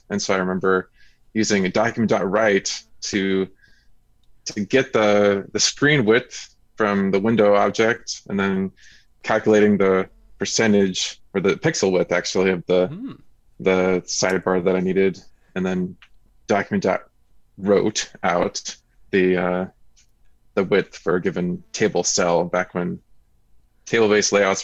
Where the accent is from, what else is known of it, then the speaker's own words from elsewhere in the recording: Seattle, Washington, United States; now in Portland, United States; I live in Portland, Oregon. And I grew up in the Pacific Northwest in Seattle